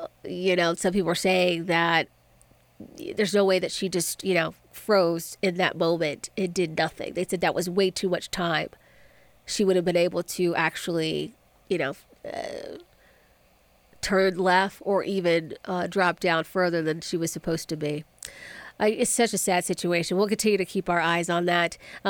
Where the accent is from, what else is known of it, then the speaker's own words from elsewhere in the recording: Maryland, United States; And then, of course, there were some people that I grew up with in Southern Maryland that were also on that flight.